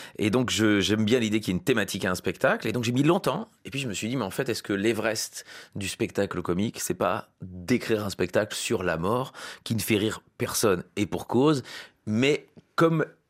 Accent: Brussels, Brussels-Capital Region, Belgium; quand j'étais gamin, j'étais à Bruxelles

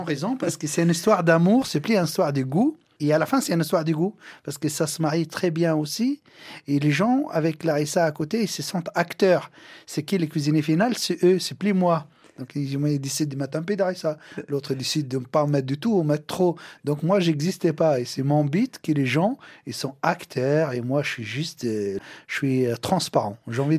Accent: Tunisia; now in France; Ben moi j'ai grandi en Tunisie

